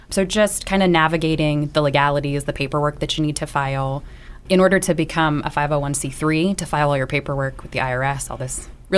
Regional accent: Cockeysville, Maryland, United States; Just north of here, Cockeysville, Maryland.

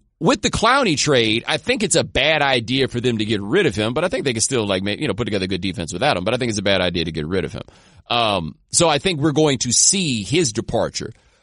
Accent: the South, United States; I am from the South. So, you know, college football means something a little different to me.

